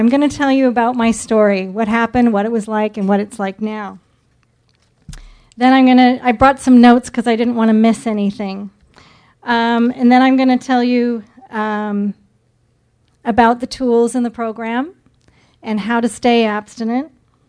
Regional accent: Canada; I'm Canadian.

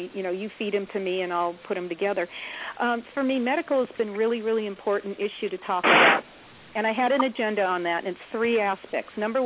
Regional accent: Los Angeles, California, United States; I'm from California, Los Angeles, and I led a meeting in Brooklyn.

